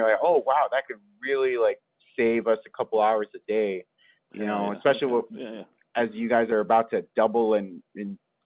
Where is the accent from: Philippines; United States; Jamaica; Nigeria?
Philippines; What a coincidence. I'm Filipino as well, and my mom is actually just coming back.